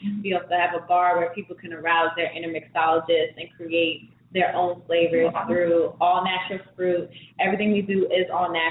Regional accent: Bronx, New York, United States; So I'm from New York originally. Okay. I grew up in the Bronx, went to school, high school, all that here.

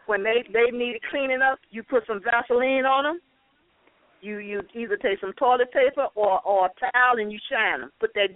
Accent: the South, United States; where I'm from the South as well, and I didn't know anything about thrift stores.

